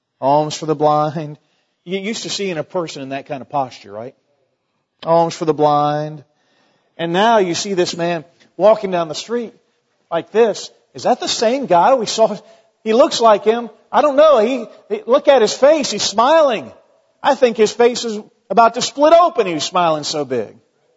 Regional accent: Weatherford, United States; I went back to my hometown of Weatherford and preached.

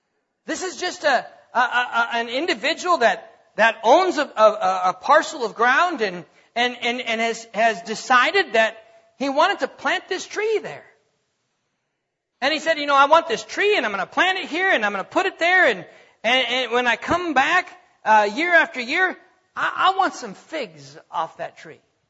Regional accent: North Dakota, United States; But I grew up in North Dakota, praise God.

